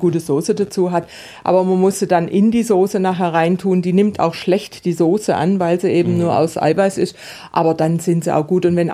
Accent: Baden-Württemberg, Germany; also ich komme ja aus dem Südbadischen

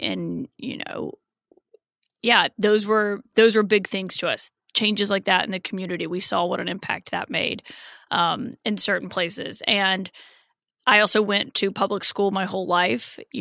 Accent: Prattville, Alabama, United States; So I tell people who aren't familiar with the state that I'm from Montgomery because they don't know what Prattville is.

